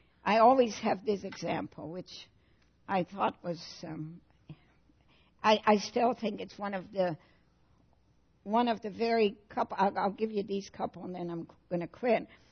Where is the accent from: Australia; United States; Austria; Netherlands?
Netherlands; I grew up in Holland, went to school for grades 1 and 2, and went to Christian school and learned psalms, to sing psalms in Dutch.